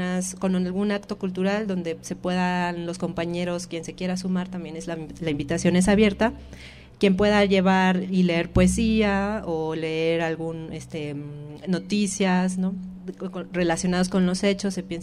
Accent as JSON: {"language": "Spanish", "region": "Mexico City", "country": "Mexico", "said": "Estoy acá, del Distrito Federal."}